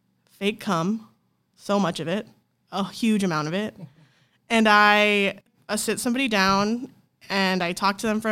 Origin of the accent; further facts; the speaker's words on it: Hawaii, United States; moved away as an adult; also born or lived in Portland; now in Los Angeles, United States; I'm going to say that. I grew up in Hawaii, went to art school in Portland, currently live in L.A.